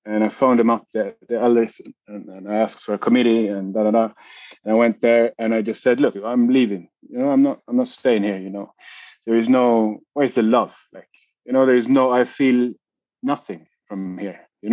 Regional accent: Sweden; I am from Sweden.

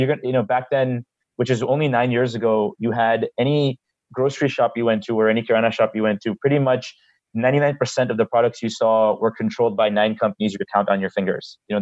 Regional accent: United States; So I grew up in the United States.

